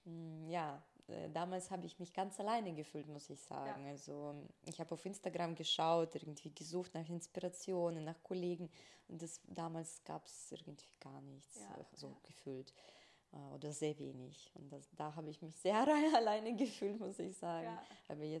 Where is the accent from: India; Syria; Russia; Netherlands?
Russia; now in Germany; weil ich komme aus Russland und bei uns war Stretching schon damals ziemlich so eine große Szene bekannt